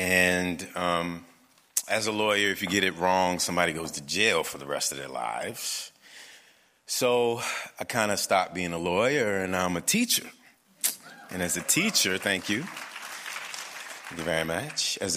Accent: New Orleans, Louisiana, United States; I told the story of growing up in New Orleans, which is where I'm from.

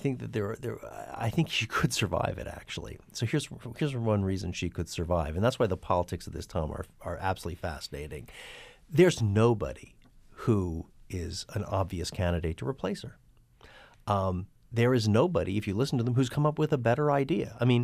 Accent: United States; now in London, United Kingdom; as an American living here in London

